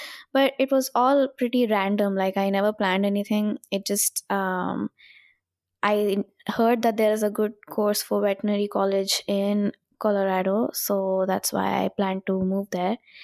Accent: Visakhapatnam, Andhra Pradesh, India; also born or lived in Hyderabad; when I grew up in Vizag, I was in a school where it was pretty strict, you'd say.

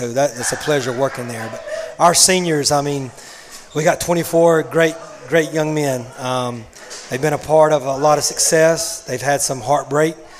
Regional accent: Greensboro, North Carolina, United States; I grew up in Greensboro. I went to Southern Guilford High School. So other than the 4 years I was away from college, I've always been in Guilford County.

